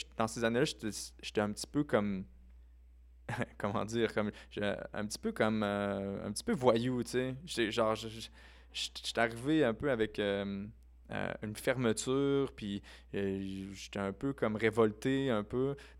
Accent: Quebec, Canada; now in Saskatchewan, Canada; Sauf que je suis né au Québec, puis je peux pas nier, dans le fond, qu'il y a ce côté-là culturel qui est important, où ce que j'ai passé des années... formatrice, mm-hmm. dont mon primaire mm-hmm. et mon secondaire 1 et 2 au Québec.

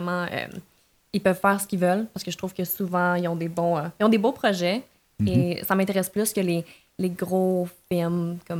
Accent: Saint-Jérôme, Quebec, Canada; Je viens de Saint-Jérôme. Donc, les Laurentides. Je vis à peu près à 45 minutes de Montréal.

